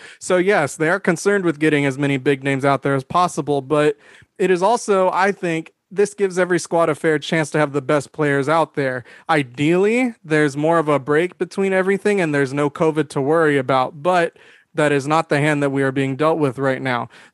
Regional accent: India; I'm saying that as an Indian that loves cricket.

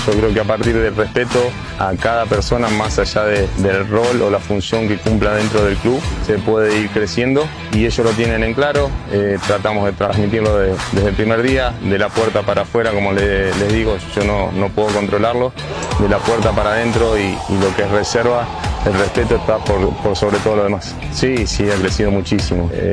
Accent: Pergamino, Buenos Aires Province, Argentina; Vengo de Pergamino, me radiqué definitivamente acá, formé una familia acá

